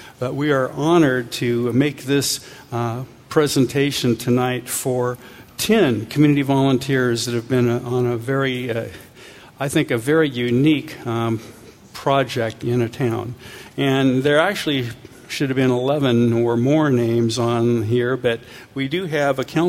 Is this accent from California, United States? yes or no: yes; Atascadero, California, United States; growing up in Atascadero, most of what we have has been done with volunteer effort.